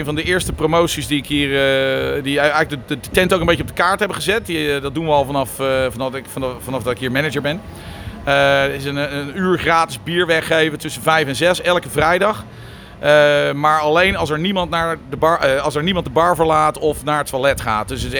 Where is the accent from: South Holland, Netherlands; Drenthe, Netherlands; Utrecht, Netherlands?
South Holland, Netherlands; Leiden; Ik kom uit Leiden, maar we stonden vroeger op de camping in Duinrel.